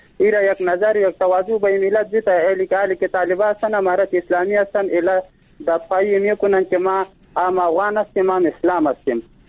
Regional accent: Afghanistan; ما هم افغان هستیم

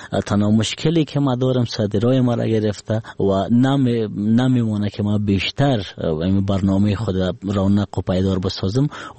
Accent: Laghman, Afghanistan; also born or lived in Kabul; ما از ولایت لغمان هستم ولی در کابل پیدا شدیم.

